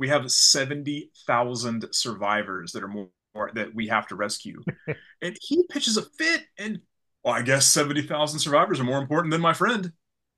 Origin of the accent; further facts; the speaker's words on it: the South, United States; where as I'm sure you guys probably did also growing up in the South.